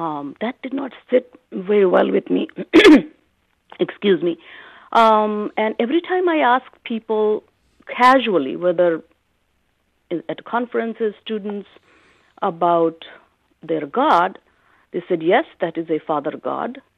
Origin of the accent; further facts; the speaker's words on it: India; now in United States; when I was a child growing up in India